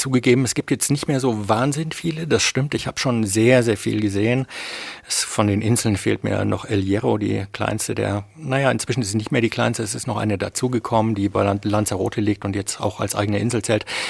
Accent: Bavaria, Germany; Ich komme aus dem Mittelfränkischen, aus der Nähe von Roth.

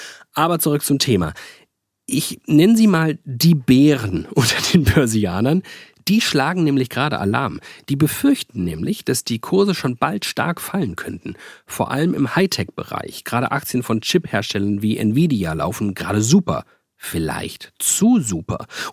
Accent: Frankfurt, Hesse, Germany; Jetzt komme ich ja zufällig aus Frankfurt.

